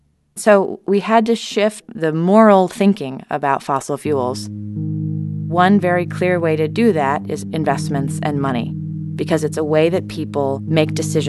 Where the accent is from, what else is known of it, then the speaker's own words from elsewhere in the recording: California, United States; And as a Californian, this was a bit of a leap for me